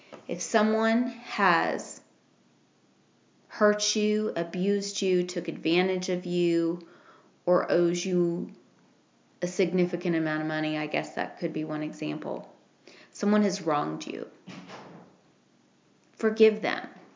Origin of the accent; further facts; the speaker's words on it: Oregon, United States; now in North Carolina, United States; Okay, I'm from Oregon.